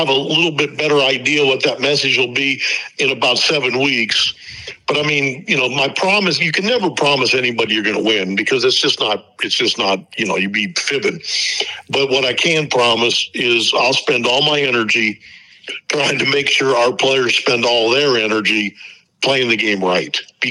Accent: Pennsylvania, United States; I mean, I grew up outside of Pittsburgh, kind of halfway between Pittsburgh and Youngstown. I worked in Cleveland.

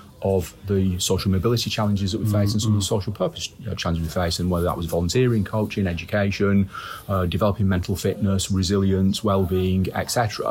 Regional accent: Manchester, North West England, United Kingdom; I'm from Manchester.

